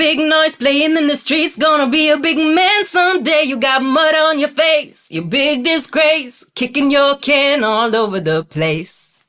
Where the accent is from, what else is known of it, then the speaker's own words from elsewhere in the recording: Dresden, Saxony, Germany; Ich komme ursprünglich aus Dresden.